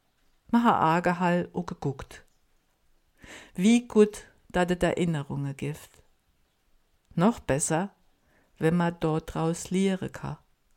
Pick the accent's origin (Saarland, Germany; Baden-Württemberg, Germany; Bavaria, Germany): Saarland, Germany; Als Saarländer waren wir schwupps über die Grenze.